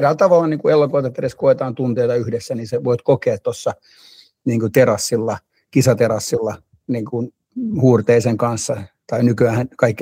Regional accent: Nurmijärvi, Uusimaa, Finland; Mä oon siis Lepsämästä kautta Kuonamäeltä kotoisin tuossa Nurmijärven puolta, mutta joudun jossain vaiheessa vaihtaa koulut Espoon puolelle

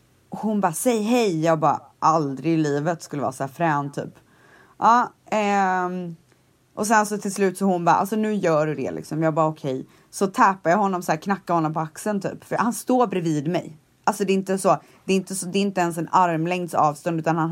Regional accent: Sweden; när det står att jag är svensk och bor i Sverige på min profil.

